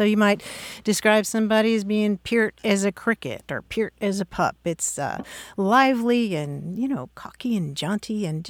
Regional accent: Kentucky, United States; Well, yeah. I'm from Kentucky myself.

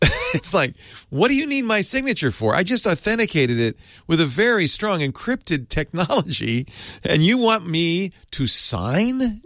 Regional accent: Rhode Island, United States; I grew up in the East Coast, so I know what you mean. I grew up in Rhode Island.

